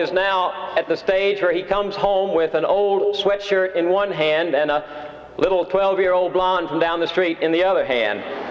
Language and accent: English; Texas, United States; We were conscious in the 50s, when I was growing up in Texas, of America's bountiful destiny.